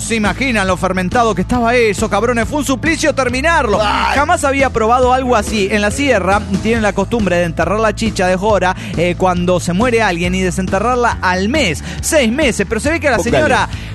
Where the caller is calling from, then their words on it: Monterrey, Nuevo León, Mexico; soy el aplicador de Monterrey, Nuevo León, México.